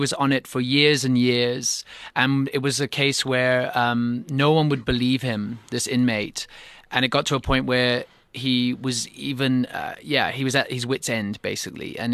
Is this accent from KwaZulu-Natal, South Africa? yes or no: no; Cape Town, Western Cape, South Africa; born or raised there; also born or lived in North England